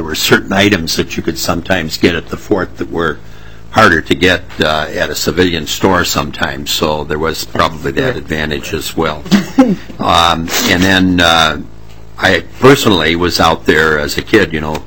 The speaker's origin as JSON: {"language": "English", "town": "Minneapolis", "region": "Minnesota", "country": "United States", "tie": "born or raised there", "said": "I just on a personal note, I grew up in South Minneapolis."}